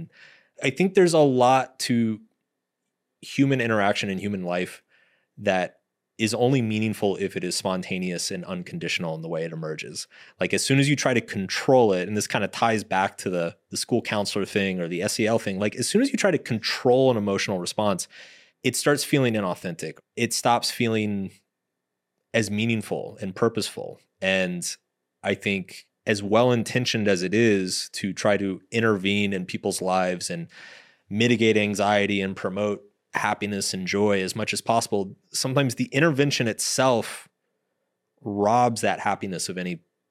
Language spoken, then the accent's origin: English; Texas, United States; also born or lived in New York City; now in California, United States; I grew up in Texas and moving to California in particular. I mean, you know, so I lived in New York City for a long time.